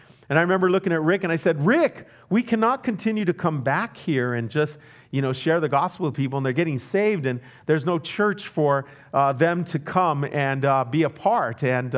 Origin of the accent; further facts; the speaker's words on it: Corona, California, United States; the Lord called us back to my hometown where I grew up, Corona, California, in Southern California.